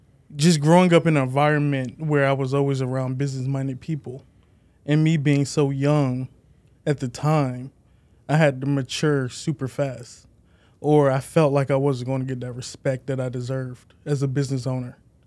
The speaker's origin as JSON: {"language": "English", "town": "Chesapeake", "region": "Virginia", "country": "United States", "said": "So I'm from Virginia, Chesapeake to be exact, went to Decree High School, graduated from there."}